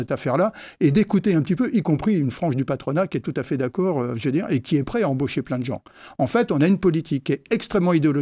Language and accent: French; France; Moi, je suis français, il y a d'autres qui sont français.